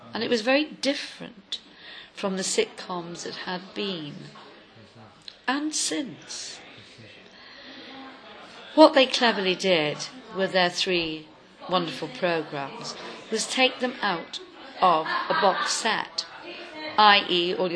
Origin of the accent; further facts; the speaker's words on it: Wales, United Kingdom; as I grew up in the Valleys during the 50s